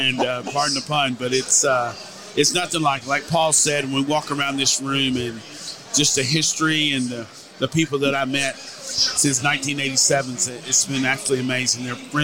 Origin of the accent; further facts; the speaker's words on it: Kentucky, United States; now in Alabama, United States; I'm originally from Kentucky, grew up in the farming community there in western Kentucky. So when I graduated college from the University of Kentucky, I moved to Alabama.